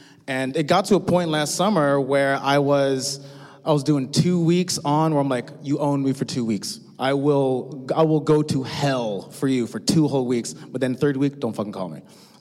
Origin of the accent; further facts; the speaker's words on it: New Jersey, United States; also born or lived in Brooklyn, New York; now in Portland, United States; Been here for 6 months, came here from Brooklyn, and before that I was raised in Jersey. Yeah. Jersey.